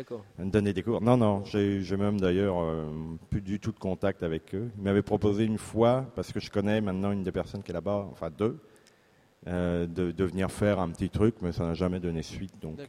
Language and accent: French; Nantes, Pays de la Loire, France; Oui, je suis nantais. Je suis né à Nantes en 71, il me semble.